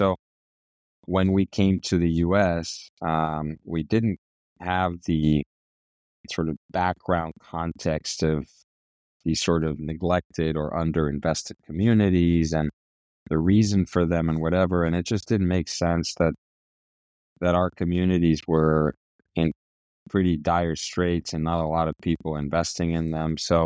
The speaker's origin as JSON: {"language": "English", "region": "Mexico City", "country": "Mexico", "said": "and I'm from Mexico City."}